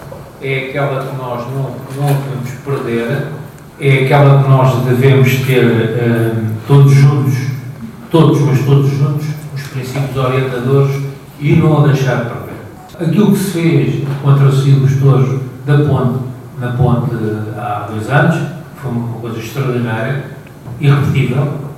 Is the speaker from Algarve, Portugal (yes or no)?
no; Vila Franca de Xira, Lisbon, Portugal; eu fui sempre um defensor das coisas da minha terra. Vila Franca é um município fundador da Associação dos Municípios das Atividades Tauromáquicas.